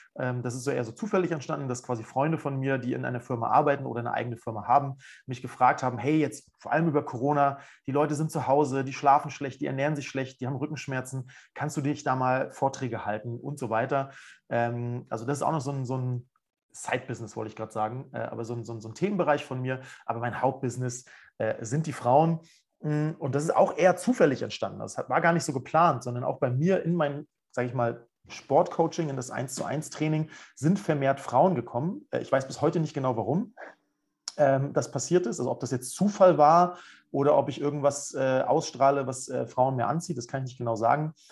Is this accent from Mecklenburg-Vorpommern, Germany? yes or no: yes; Schwerin, Mecklenburg-Vorpommern, Germany; moved away as an adult; now in Munich, Germany; Also ich komme aus Schwerin, lebe aber seit 11 Jahren mittlerweile in München und bin, glaube ich, vor knapp 20 Jahre sind es noch nicht, aber irgendwie 17, 18 Jahre aus meiner Heimatstadt weggezogen.